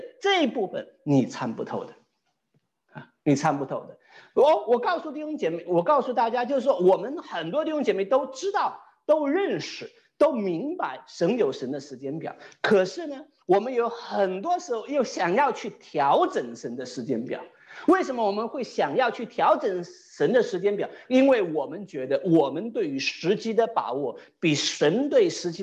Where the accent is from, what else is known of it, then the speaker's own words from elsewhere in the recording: Wenzhou, Zhejiang, China; 你要知道哈，我老家呢，其实以前在中国很有名，什么出名呢？这个造坟出名，造坟墓出名啊。那温州人很喜欢造坟的啊，